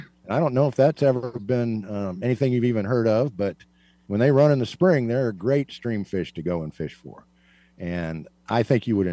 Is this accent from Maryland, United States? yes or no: no; Kansas, United States; Yes, I am from Kansas.